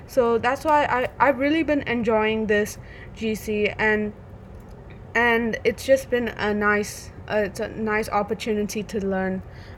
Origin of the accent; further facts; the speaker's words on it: India; I can relate to it because I'm Indian